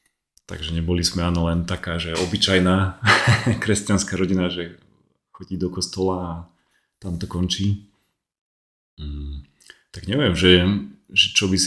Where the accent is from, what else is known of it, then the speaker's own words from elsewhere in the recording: Liptovský Hrádok, Žilina Region, Slovakia; ja pochádzam z Liptovského Hradku, z takého malého mestečka.